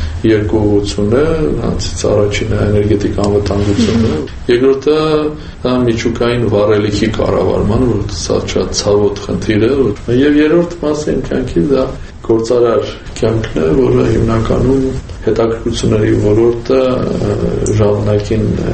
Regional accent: Yerevan, Armenia; now in London, United Kingdom; Ես Երևանից չեմ գնացել, Երևանցի եմ։ Ժամանակավորապես աշխարհի ուրիշ մայրաքաղաքներում եմ գտնվում, ուստի նաև բնակարաններ ունեմ, որտեղ ապրում եմ, բայց իրականում Երևանցի եմ

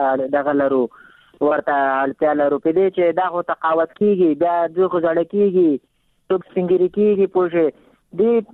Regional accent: Afghanistan; دا خو موږ د افغانستان یو

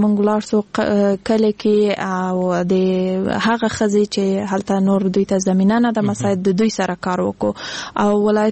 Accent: Kandahar, Afghanistan; زه خپل د کندهار د ولایت یم

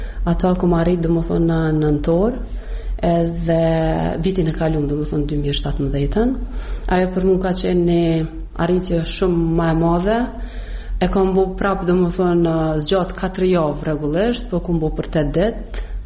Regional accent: Kosovo; Jemi tre persona nga Kosova që i kemi arrit në të njëjtën datë

